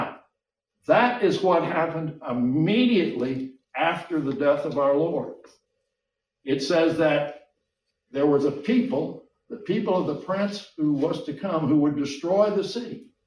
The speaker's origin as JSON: {"language": "English", "town": "Miami", "region": "Florida", "country": "United States", "tie": "born or raised there", "said": "I grew up in a Jewish community, and I love the Jewish people. I grew up in Miami, Florida."}